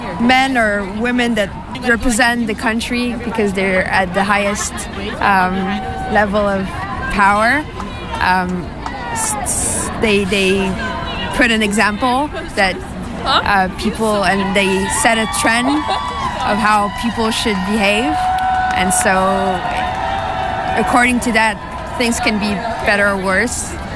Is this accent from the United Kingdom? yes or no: no; France; English is a second language; I'm from France.